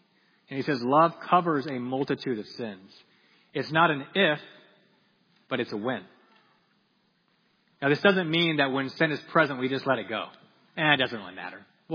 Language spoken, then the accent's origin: English; Peru; Growing up in Peru, I was always struck by what one of our church families did.